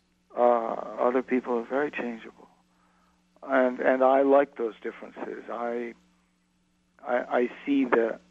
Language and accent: English; New England, United States; I'm a New Englander, and I think that the influence that Hawthorne and Melville had on me as a kid growing up in New England